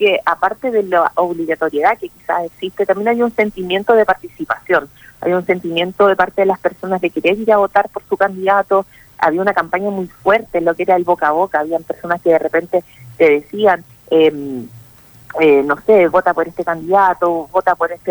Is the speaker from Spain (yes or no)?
no; Chile; yo lo veo, los conciertos que hay aquí en mi país